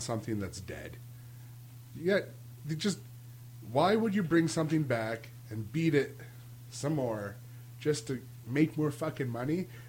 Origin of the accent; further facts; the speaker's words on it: Canada; as a Canadian, as a great Canadian